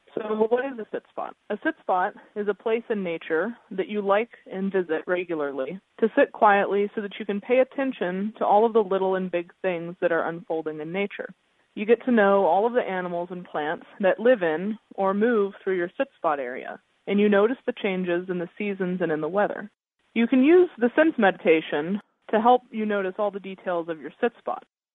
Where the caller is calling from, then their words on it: California, United States; I'm calling in from the Bay Area in California today.